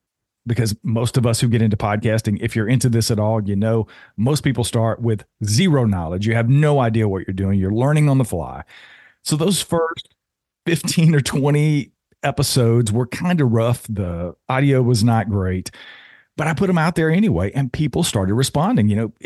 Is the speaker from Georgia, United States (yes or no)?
yes; Georgia, United States; now in North Carolina, United States; I was born and raised in Georgia. We now live in North Carolina.